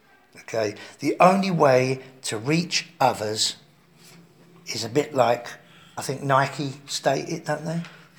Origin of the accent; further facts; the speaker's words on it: London, United Kingdom; I'm from the East End. And sometimes I just say it as it is.